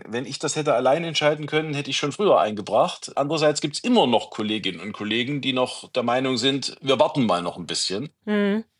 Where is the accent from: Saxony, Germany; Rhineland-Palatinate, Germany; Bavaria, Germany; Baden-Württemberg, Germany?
Saxony, Germany; Ich komme ja aus Sachsen